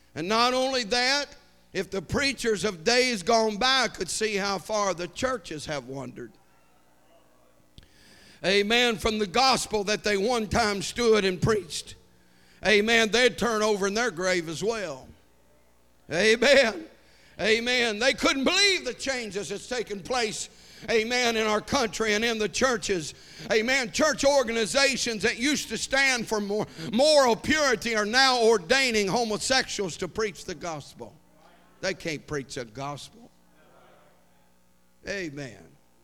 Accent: United States; I'm a believer in Jesus Christ, but I'm also an American.

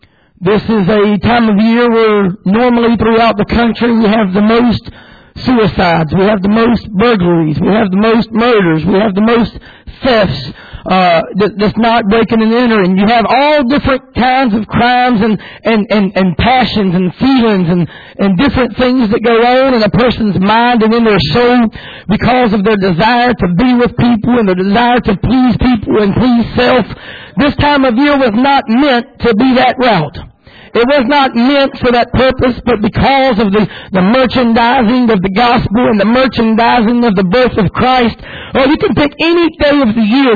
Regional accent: United States; but prideful that I am American and I know the history of our great country.

